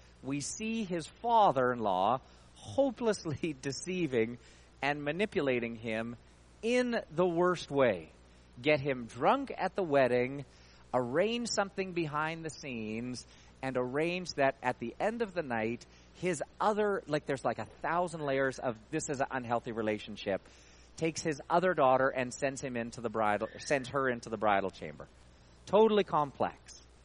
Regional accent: Stony Plain, Alberta, Canada; also born or lived in Calgary; So I grew up in Stony Plain. In 1988, my dad took a new job in Calgary, and so I moved to Calgary.

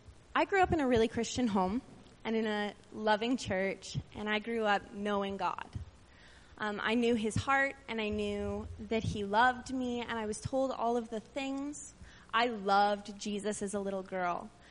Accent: Stettler, Alberta, Canada; I am 22 years old. I grew up in Stettler

